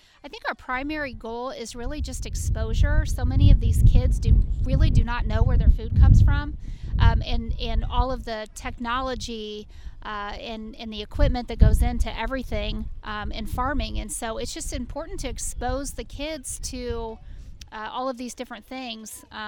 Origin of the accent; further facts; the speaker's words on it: Pittsboro, North Carolina, United States; I don't really have an ag background personally, but I grew up out in Pittsboro. We moved there when I was six, and so I grew up, I was surrounded by dairy farms